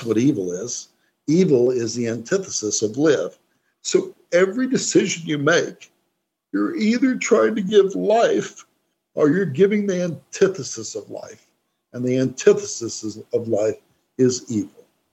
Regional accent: Birmingham, West Midlands, United Kingdom; we're both basically from Birmingham, pretty close.

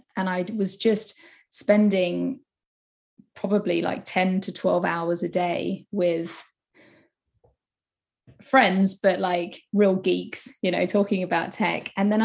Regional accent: United Kingdom; So my story, I mean, as you just mentioned … I'm originally from the UK.

